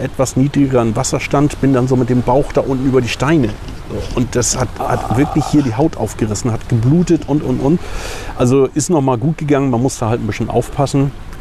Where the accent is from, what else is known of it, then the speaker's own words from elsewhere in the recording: Puttgarden, Schleswig-Holstein, Germany; Ich bin im Nachbarort groß geworden, in Puttgarden, bin auf Fehmarn geboren